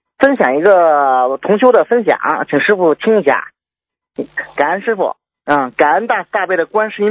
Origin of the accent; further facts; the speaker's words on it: Shandong, China; 我是来自山东的同修，已经修行两年，吃全素。